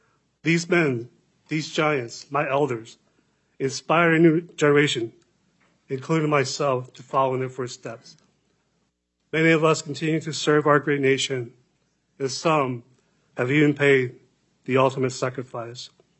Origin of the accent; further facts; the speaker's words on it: United States; I am American and a proud graduate of West Point and a retired U.S. Army colonel.